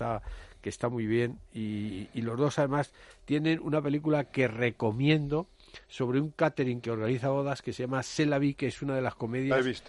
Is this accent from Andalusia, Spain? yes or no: no; Basque Country, Spain; en Cataluña y en mi país, en el País Vasco